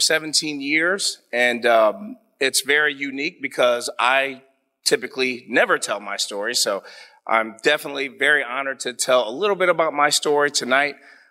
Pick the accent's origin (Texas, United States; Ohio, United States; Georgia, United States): Ohio, United States; Columbus; I'm a proud, born and raised Columbus native, South Side. And growing up on the South Side, I had two different lives. First, I grew up in German Village.